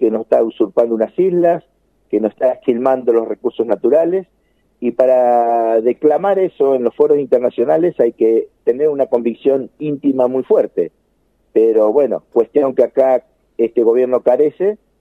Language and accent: Spanish; Argentina; que somos nosotros los argentinos